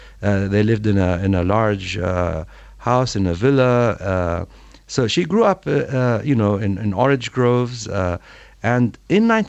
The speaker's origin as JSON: {"language": "English", "town": "Jerusalem", "region": "East Jerusalem", "country": "Palestine", "tie": "born or raised there", "said": "what I found around me in Palestine as I grew up in Jerusalem, in East Jerusalem"}